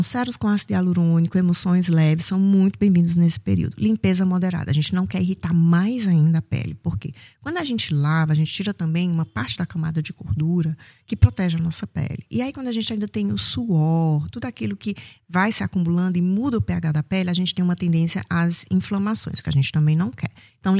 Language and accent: Portuguese; Fortaleza, Ceará, Brazil; moved away as an adult; now in Germany; eu sou de Fortaleza, hein? … sou médica dermatologista, atuando há quase 20 anos aqui na Alemanha, mas eu sou da terrinha, sou do Ceará